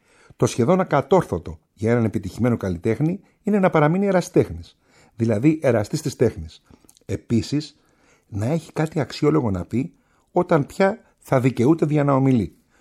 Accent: Athens, Attica, Greece; Επίσης αναφέρονται τα στέκια της Κυψέλης. Εκεί που μεγάλωσα, εκεί που έζησα

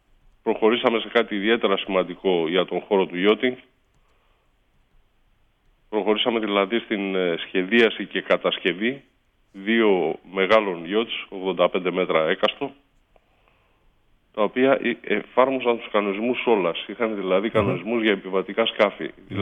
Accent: Igoumenitsa, Epirus, Greece; moved away; Όταν έφυγα, θυμάμαι από την Ιγουμενίτσα, ο πατέρας μου είχε πει, OK, φεύγεις, καλά κάνεις

